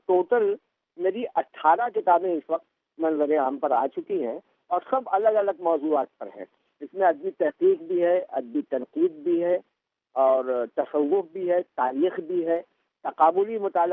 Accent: Mumbai, Maharashtra, India; also born or lived in Varanasi; میری 40 سال میری عمر کے بامبے میں گزرے ہیں, لیکن میری پیدائش بنارس کی ہے, یو پی کا ایک شہر ہے بہت مشہور.

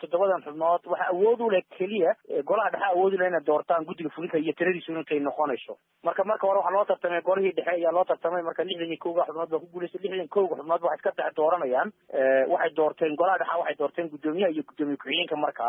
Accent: Somali Region, Ethiopia; Itoobiyaan baan nahay Soomaali baan nahay

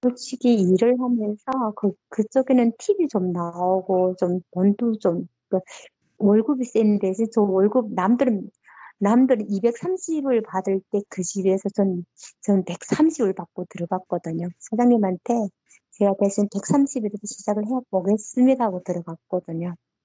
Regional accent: North Korea; accent: North Korean dialect; now in South Korea; 저 면접하는 과정에 제가 북한 사투리가 나왔나 봐요.

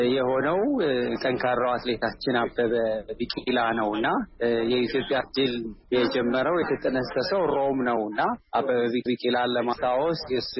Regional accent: Addis Ababa, Ethiopia; እኔ የአዲስ አበባ ነው ተወልጄ ያደግኩት።

